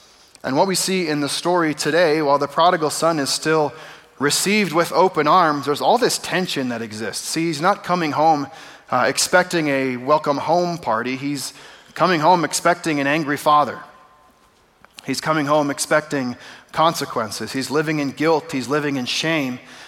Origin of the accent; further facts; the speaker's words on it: Phoenix, Arizona, United States; I mean, I grew up here in Phoenix